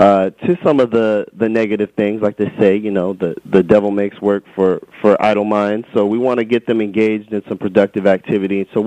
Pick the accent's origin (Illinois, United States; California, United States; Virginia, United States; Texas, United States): California, United States; San Jose; come back, you know, to where we're from, the east side of San Jose, the south side of San Jose. I'm from the Seven Trees area.